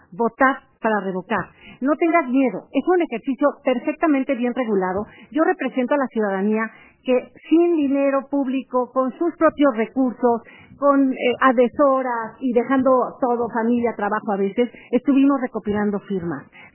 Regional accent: Mexico; Somos mexicanos y mexicanas y merecemos el beneficio.

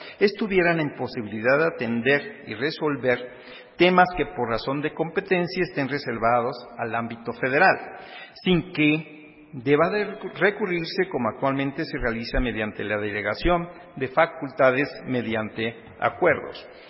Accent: Mexico; Porque todos, aun y cuando somos de México, pues son ideas y situaciones diversas.

